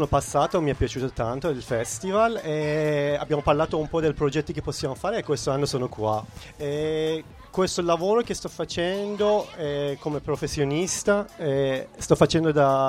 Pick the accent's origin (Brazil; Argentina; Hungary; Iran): Iran; Italian is a second language; moved away as an adult; also born or lived in France / Spain / Poland; now in Italy; Io originalmente sono iraniano.